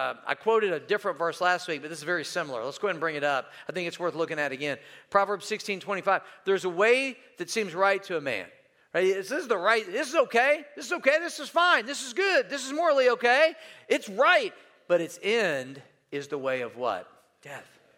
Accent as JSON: {"language": "English", "region": "Midwest", "country": "United States", "said": "People in the Midwest, let me tell you, I'm from the Midwest. They got opinions."}